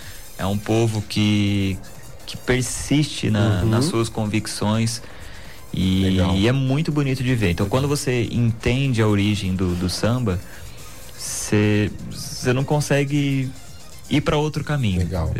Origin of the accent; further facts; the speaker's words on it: Guaratinguetá, São Paulo, Brazil; Eu cresci ali dentro da quadra, não tem jeito. Né? Então, eu tenho um carinho muito, muito grande pelo bairro e pela comunidade.